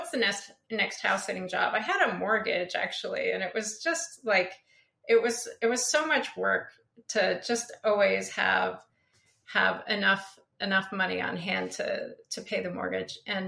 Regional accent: Wyoming, United States; also born or lived in New York / Fort Worth / Colorado; now in Eugene, United States; Oh, well, I grew up in Wyoming. And I went to undergraduate school in upstate New York. And then I went to graduate school in Fort Worth, Texas.

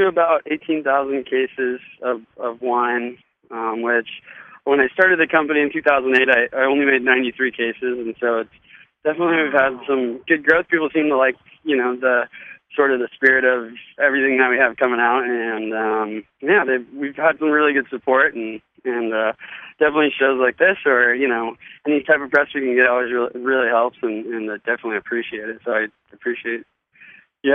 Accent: California, United States; I grew up in Central California and I went to school there.

